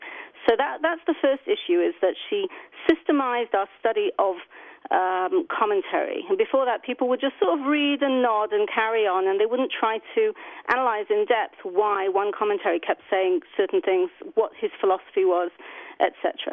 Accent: United Kingdom; I'm British, so I would say trousers

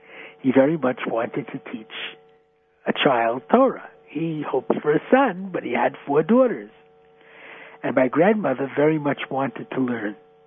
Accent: Brooklyn, New York, United States; We grew up in Bedford-Stuyvesant in Brooklyn. And we were the only Caucasians on the block.

